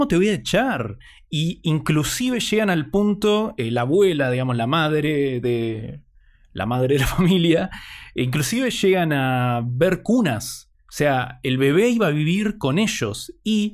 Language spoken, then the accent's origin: Spanish; Buenos Aires, Argentina; yo soy de Buenos Aires